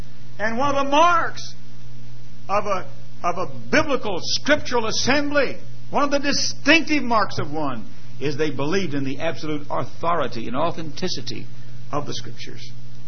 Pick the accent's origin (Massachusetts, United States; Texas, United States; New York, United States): Texas, United States; Fort Worth; When I was a kid growing up in Fort Worth, Texas, they started the school, the public school classes, with the reading of the Word of God in prayer.